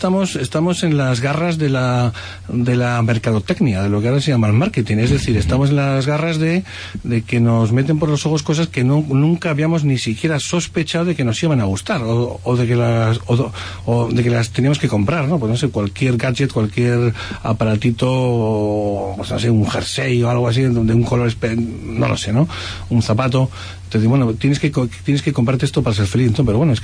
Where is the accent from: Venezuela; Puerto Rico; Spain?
Spain; España nunca tenemos término medio, pero es que, bueno, es que somos así los españoles, ¿no?